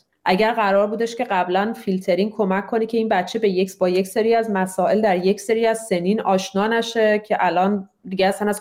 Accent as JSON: {"language": "Persian", "country": "Iran", "tie": "born or raised there", "moved": "as an adult"}